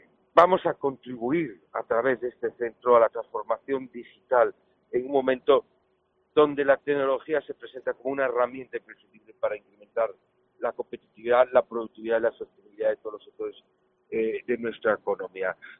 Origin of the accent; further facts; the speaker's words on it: A Coruña, Galicia, Spain; no ya como administración gallega, sino ya como coruñeses